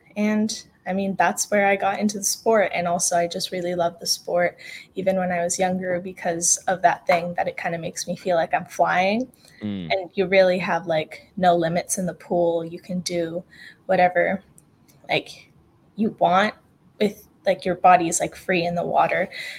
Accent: Canada; first language Spanish; English is a second language; my first language is Spanish. And basically, my mom just wanted me to have a connection with like my roots, being half Ecuadorian, because in Canada, where I grew up, there weren't that many like Latinos around.

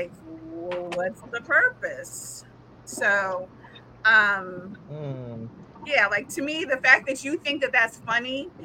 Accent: Chicago, Illinois, United States; I hate to say it, but I'm from Chicago too

